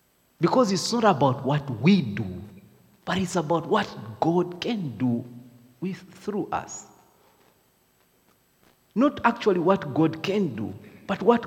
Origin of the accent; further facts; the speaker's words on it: Zambia; English is a second language; now in Dundee, United Kingdom; I said, "No, I'm from Zambia."